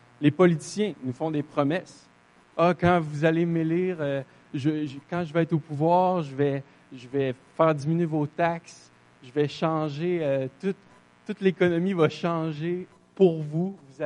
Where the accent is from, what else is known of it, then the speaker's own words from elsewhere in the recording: Quebec City, Quebec, Canada; now in Lévis, Canada; moi et Joanie, on vient de Québec. Donc, on habite à Lévis maintenant.